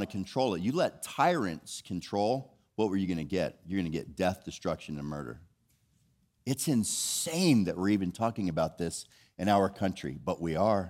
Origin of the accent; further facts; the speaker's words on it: Orlando, Florida, United States; I'm from Orlando, Florida, initially.